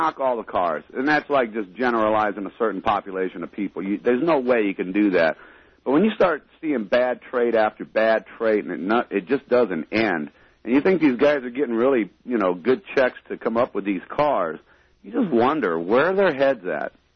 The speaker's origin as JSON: {"language": "English", "region": "Ohio", "country": "United States", "tie": "born or raised there", "said": "I'm born and raised in Ohio. I lived a few miles from Lorain and the Ford plant and all that."}